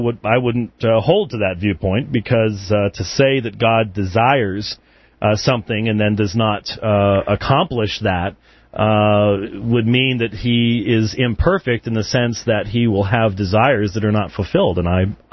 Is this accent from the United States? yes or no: no; United Kingdom; accent: British; Now, see, I don't know why people mock my British accent, because, you just said Peter.